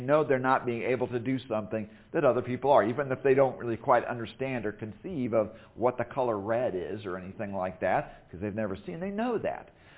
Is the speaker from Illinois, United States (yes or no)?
yes; Illinois, United States; That's why I live down here. I grew up in Illinois. I'm allergic to cold. I haven't gone far in the South, apparently.